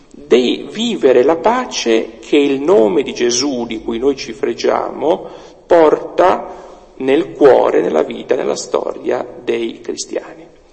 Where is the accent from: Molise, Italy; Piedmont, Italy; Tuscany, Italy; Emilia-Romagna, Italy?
Piedmont, Italy; Tortona; sono Piemonte, provincia di Alessandria, ma nel 1400 erano Ducato di Milano, e noi tortonesi sentiamo ancora la calamita lombarda, io dico sempre siamo lombardi irredenti, non ci sentiamo per nulla piemontesi